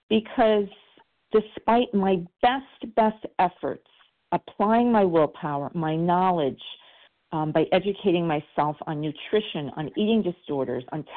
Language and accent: English; New York, United States; I'm from New York